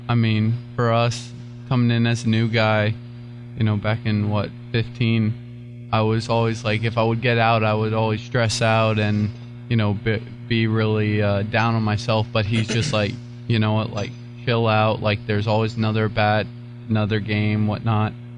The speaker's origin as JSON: {"language": "English", "region": "New Jersey", "country": "United States", "tie": "born or raised there", "said": "I grew up in New Jersey."}